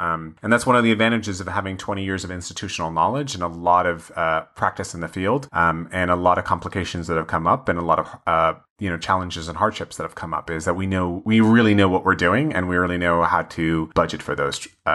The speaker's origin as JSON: {"language": "English", "country": "United States", "tie": "born or raised there", "said": "Certainly growing up in the United States, I went to some of the best schools."}